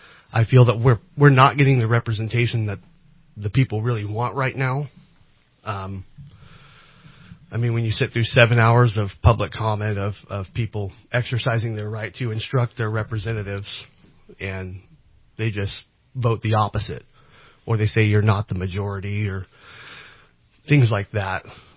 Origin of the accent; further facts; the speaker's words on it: Cottonwood, California, United States; I've lived in Cottonwood my whole life. I was born here in Reading. I went to school at West Valley.